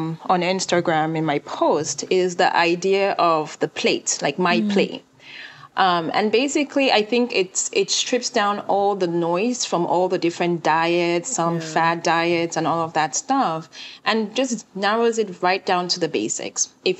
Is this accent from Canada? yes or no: no; Cameroon; also born or lived in Kenya; now in United States; I was born and raised in Cameroon, but then I went to boarding school in Kenya for 3 years before coming to the US.